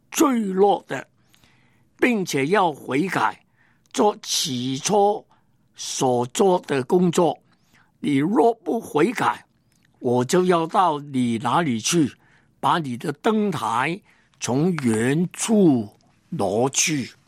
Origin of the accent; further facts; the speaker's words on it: Hong Kong; born there; 因为我是香港出生的，但是呢神给我一个中国心，虽然我那个时间连普通话都不会讲